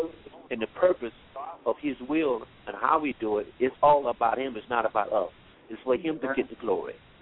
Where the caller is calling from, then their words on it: Columbia, South Carolina, United States; We're calling from Columbia, South